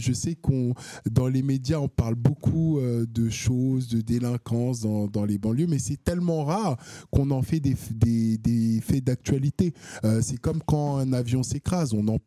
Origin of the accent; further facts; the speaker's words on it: Senegal; born there; also born or lived in Paris region, France; Alors, je suis né au Sénégal. J'ai habité très longtemps en France, en région parisienne. Et depuis le mois de juin, avec mes enfants, je suis retourné m'installer au Sénégal, à Sali, à 2 heures à peu près en voiture de Dakar.